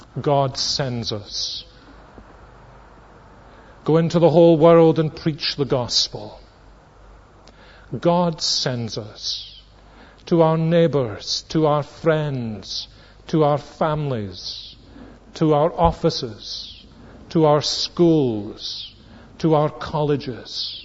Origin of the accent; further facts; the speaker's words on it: Scotland, United Kingdom; We are decent Scottish people. The magnitude of our passion is ordinarily measured by its hiddenness.